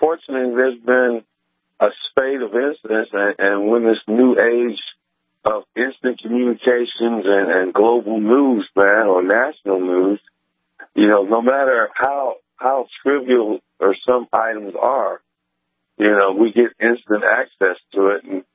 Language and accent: English; Detroit, Michigan, United States; Born and raised in Detroit, and I advertise my business in Detroit